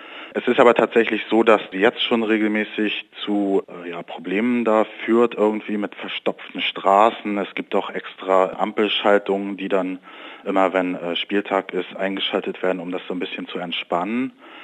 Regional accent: Rostock, Mecklenburg-Vorpommern, Germany; Also ich komme zum Beispiel aus Rostock

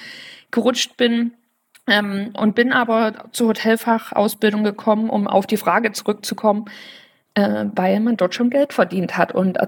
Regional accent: Flöha, Saxony, Germany; Ich komme gebürtig aus der Nähe von Chemnitz, aus Flöha, falls dem einen oder anderen das kleine Örtchen etwas sagt. Und wollte gern nach Dresden oder Leipzig. Und damals ist es Dresden bzw. Radebeul geworden.

